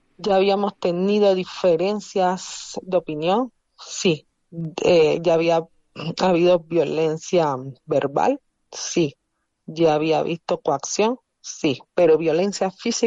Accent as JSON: {"language": "Spanish", "country": "Cuba", "said": "la diferencia de mí que soy de origen cubano, aunque yo estoy nacionalizada actualmente"}